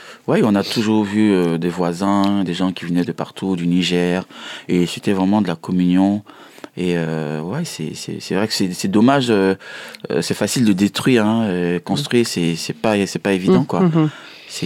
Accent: Abidjan, Côte d’Ivoire; je suis né là-bas. Une enfance, on va dire, plutôt joyeuse.

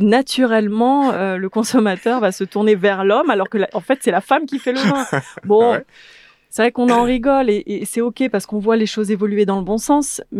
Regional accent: Bourgogne-Franche-Comté, France; J'ai une maman qui est bourguignonne. Ouais. Et donc, j'ai été élevée au Bourgogne

